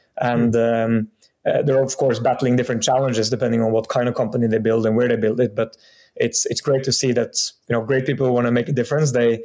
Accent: Norway; English is a second language; moved away as an adult; also born or lived in United Kingdom / United States; now in Singapore; I'm from Norway. I've been growing up there and then studied in the UK and the US. Live now out of Singapore for what's becoming soon 9 years. So it's a quite global background

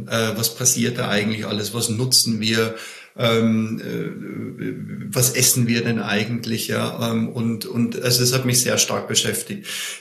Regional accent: Bavaria, Germany; Ich komme aus Bayern.

